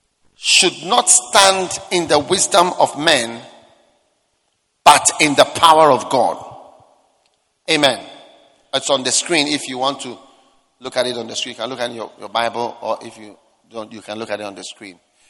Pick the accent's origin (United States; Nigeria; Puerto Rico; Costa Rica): Nigeria; So then, I come from Nigeria, where the population of Lagos alone is more than the population of the whole of Ghana